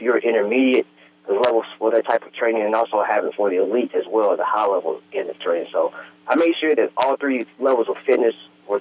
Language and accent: English; Murfreesboro, Tennessee, United States; my hometown of Murfreesboro, Tennessee